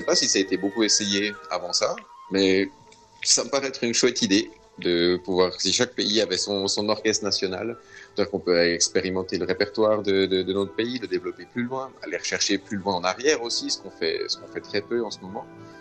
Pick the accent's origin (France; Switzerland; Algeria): Switzerland; moved away; ça fait des années que je suis parti de la Suisse, parce qu'en Suisse, à l'époque, pour moi, il n'y avait pas grand-chose à faire.